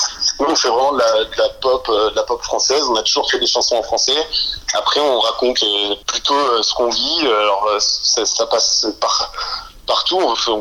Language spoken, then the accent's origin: French; Les Sables-d'Olonne, Pays de la Loire, France; now in Angers, France; À l'époque, par chez nous, on vient des Sables-d'Olonne, donc en Vendée, on avait un groupe là-bas, et puis on est monté à Angers pour faire des études de musique.